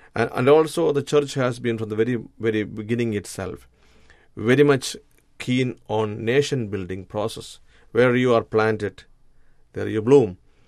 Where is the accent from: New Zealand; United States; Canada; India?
India; I come from India, a land where the Christian percentage is only 2.5 and 1.8% of the Catholic population.